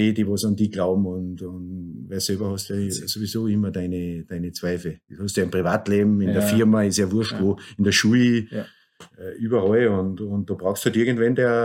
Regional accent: Zederhaus, Salzburg, Austria; Vielleicht auch, weil wir einfach so bodenständig aufgewachsen sind in Zedauhaus und aus Zedauhaus weggekommen oder für den Lungauer war ja das in Wahrheit wirklich fast unvorstellbar.

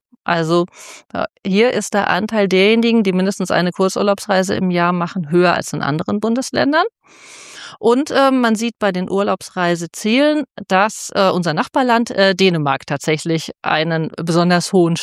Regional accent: Hesse, Germany; born there; ich bin selbst keine waschechte Schleswig-Holsteinerin. Ich wurde in Hessen geboren und bin seit über 22 Jahren jetzt inzwischen hier in Schleswig-Holstein.

